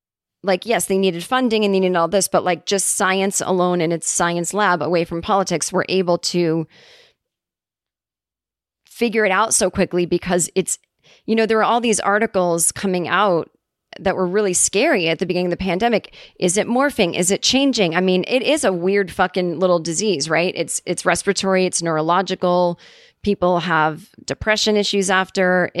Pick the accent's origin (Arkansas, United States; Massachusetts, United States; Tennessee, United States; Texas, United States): Massachusetts, United States; In Massachusetts, the Moderna vaccine design took all of 1 weekend. Ooh, my hometown.